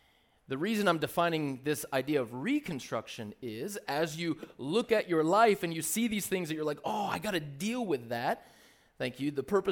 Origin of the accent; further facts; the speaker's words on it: Southern United States, United States; do I believe in Jesus just because I grew up in the South or because I actually believe in Jesus?